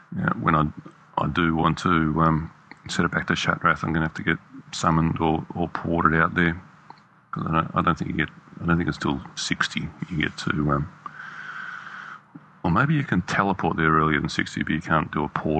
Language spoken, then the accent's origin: English; Australia; I'm Australian, so we make words up down here